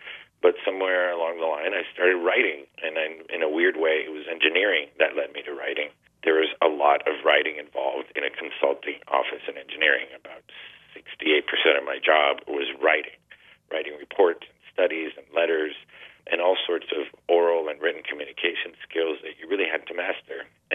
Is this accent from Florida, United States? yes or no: yes; Miami, Florida, United States; Growing up in Miami, in a way, I grew up in a very undiverse community because diversity is relative, right? And so everybody in my community was Cuban, pretty much